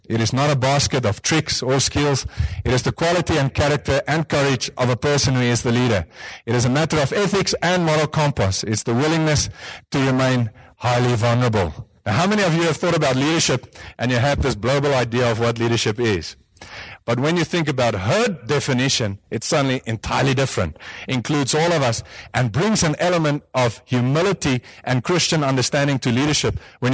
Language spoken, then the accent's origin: English; Pretoria, Gauteng, South Africa; I grew up in Pretoria. I was in the best Afrikaans boys' high school in the entire world.